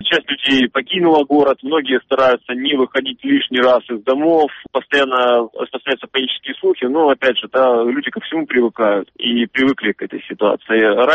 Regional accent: Luhansk, Luhansk Oblast, Ukraine; То есть даже я, человек из Луганска, как бы не уверен в том, что эта информация является правдой.

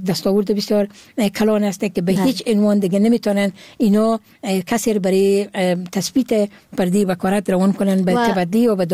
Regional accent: Herat, Afghanistan; born there; چون امی زادگاه من هرات هست

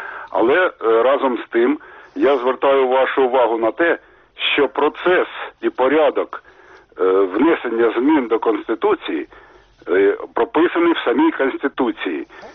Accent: Kharkiv, Kharkiv Oblast, Ukraine; я з Харкова.

